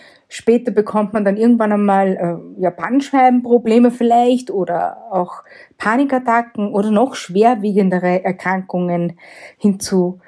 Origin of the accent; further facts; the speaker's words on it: Lower Austria, Austria; ich komme aus Niederösterreich, aus dem wunderschönen, ja, auch mystischen Waldviertel genannt.